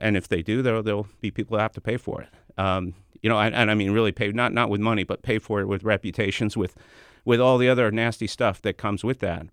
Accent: Montreal, Quebec, Canada; Well, I grew up in Montreal where they built the biggest, and I covered the opening of it.

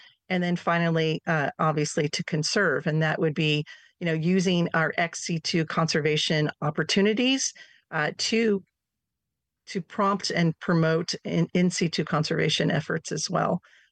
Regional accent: Ohio, United States; seeing animals that I would never have an opportunity to see in my backyard, being that I am from Ohio.

